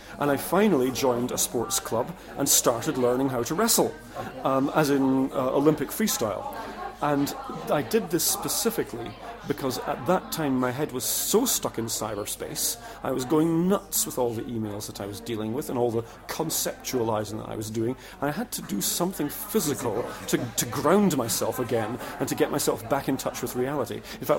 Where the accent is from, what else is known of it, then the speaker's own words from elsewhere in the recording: Scotland, United Kingdom; now in Cologne, Germany; And I live in Cologne in Germany, although I'm a Scot